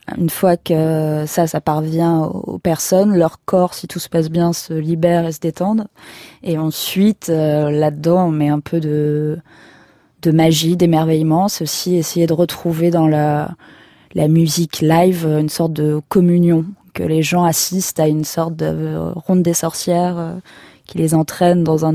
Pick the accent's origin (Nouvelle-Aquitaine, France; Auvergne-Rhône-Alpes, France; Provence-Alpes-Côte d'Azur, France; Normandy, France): Provence-Alpes-Côte d'Azur, France